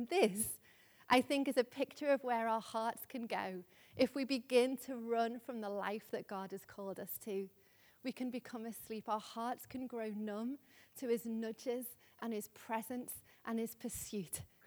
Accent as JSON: {"language": "English", "town": "Liverpool", "region": "North West England", "country": "United Kingdom", "said": "but you may know I'm from Liverpool, if you haven't been already able to tell. But a number of years ago when I was living in Liverpool"}